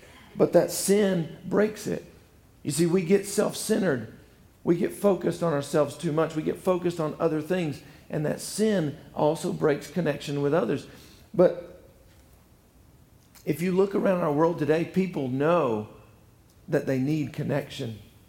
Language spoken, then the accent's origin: English; the South, United States; I'm from the South. In the South, we're real good at that, hey, how you doing?